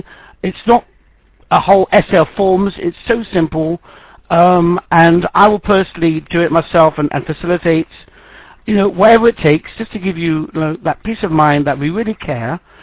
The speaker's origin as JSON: {"language": "English", "region": "London", "country": "United Kingdom", "said": "I know my capitals, although I'm a Londoner."}